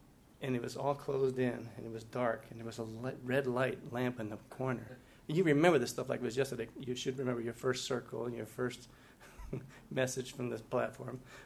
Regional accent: Camden, New Jersey, United States; born there; I was born in New Jersey, the Lady of the Lord's Hospital in Camden.

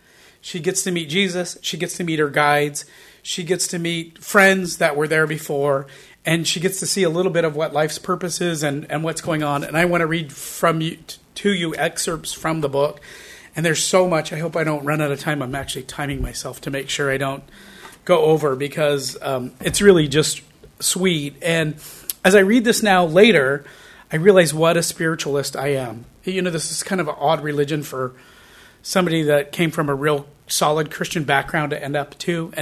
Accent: Bishop, California, United States; in my small hometown, I'm from Bishop, California, I grew up and I'd be hanging out with my friends and my friends would say, those stupid Indians, and everybody would look at me because they knew I lived on the reservation.

